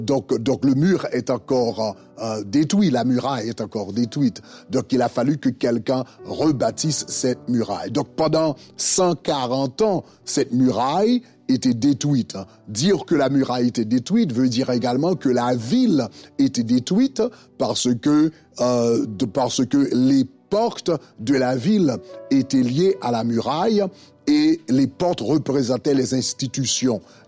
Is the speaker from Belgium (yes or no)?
no; Haiti; Dans l'histoire d'Haïti, évidemment je suis d'Haïti, et l'un des grands leaders, ou encore je dirais l'architecte de l'indépendance haïtienne, c'était un homme de prière qui s'appelait Toussaint Louverture.